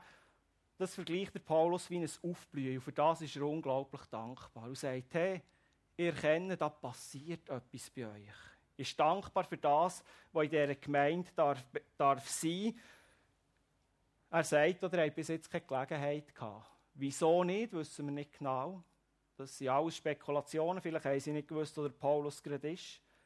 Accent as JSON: {"language": "German", "country": "Switzerland", "said": "wir als Schweizer, wir könnten fast alle in diese Kerbe schlau sagen, wir sind so überreich beschenkt."}